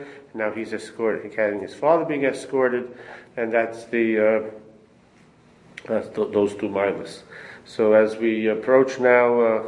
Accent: United States; Centimeters? I'm not from the metric system. I'm an American.

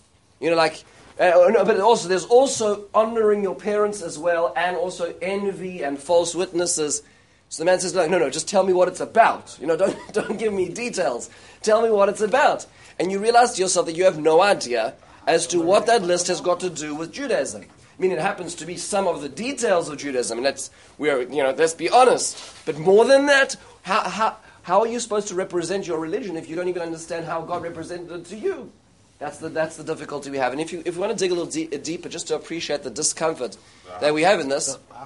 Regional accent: North Dakota, United States; Now, I'm from North Dakota, so I've never met a Jew in my life

